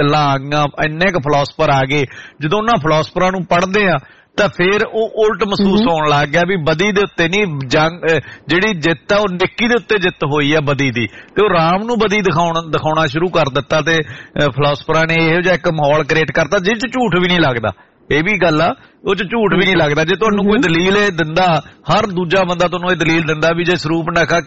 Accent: Haryana, India; ਮੰਡੀ ਦੇ ਵਿੱਚ ਜੰਮਿਆ ਪਲਿਆ, ਛੋਟੀ ਜੀ ਹਰਿਆਣੇ ਦੀ ਮੰਡੀ ਆ, ਜਿਹ ਚ ਹਿੰਦੂ ਭਾਈਚਾਰੇ ਦੀ ਬਹੁਤ ਆਤ ਸੀ, ਭਾਵੇਂ ਉਹ ਪੰਜਾਬੀ ਬੋਲਦੇ ਸੀ

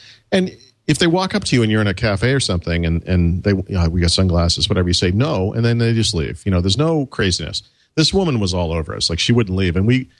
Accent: United States; I don't have to wear white sneakers or a logo T-shirt or a baseball hat for people to know that I'm American.

